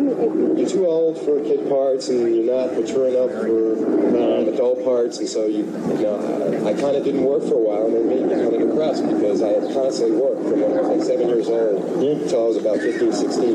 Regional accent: Brooklyn, New York, United States; Brooklyn, New York.

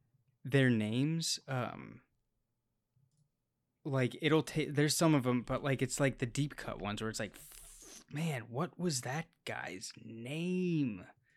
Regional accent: Orlando, Florida, United States; Cause like I grew up in Orlando, right?

